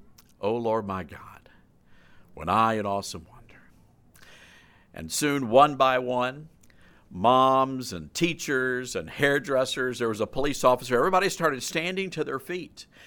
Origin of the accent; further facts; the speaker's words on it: Mississippi, United States; also born or lived in Memphis; Now, I'm from Memphis, Tennessee, grew up right across the state line in DeSoto County, Mississippi, and I'm mighty proud of the Magnolia State.